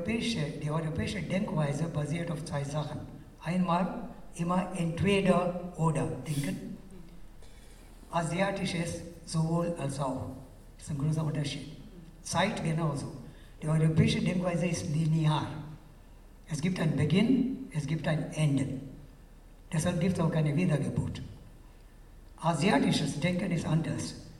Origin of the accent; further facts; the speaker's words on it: India; moved away as an adult; now in Atlanta, United States; ich komme aus Indien und ich bin ein 68er. Ich habe in den 60er Jahren in München studiert, Germanistik und internationale Politik. Dann war ich 32 Jahre lang in Indien Professor für Deutsch. Jetzt seit 15 Jahren lebe ich in den USA in Atlanta.